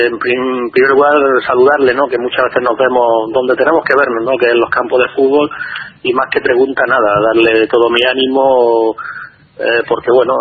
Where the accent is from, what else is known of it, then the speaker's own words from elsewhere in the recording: Granada, Andalusia, Spain; born there; yo, por lo que pone en mi DNI, soy de Granada